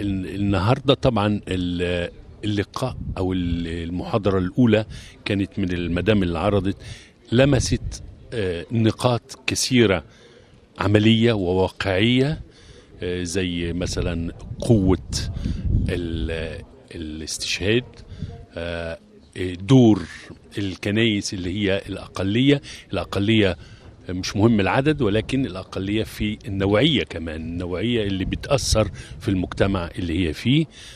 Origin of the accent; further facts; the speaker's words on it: Egypt; إحنا كمصريين جايين بكل ما نحمل من حضارة مصرية وتقليد مسيحي من الجيل الأول